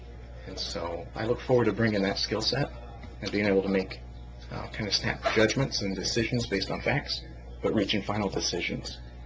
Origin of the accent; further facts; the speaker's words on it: Greenville, Ohio, United States; now in Sylvania, United States; I'm a farm boy at heart. I grew up in Greenville, Ohio.